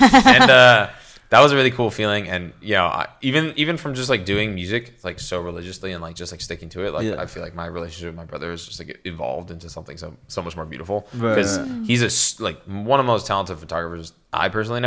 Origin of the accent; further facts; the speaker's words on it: Canada; I'm Canadian.